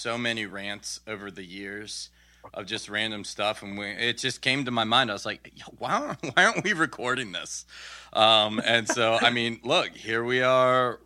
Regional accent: Washington, District of Columbia, United States; the good old-fashioned morning show that I grew up in Washington, D.C., man.

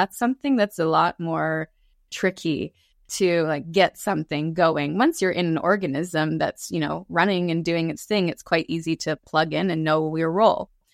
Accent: Canada; I'm from Canada.

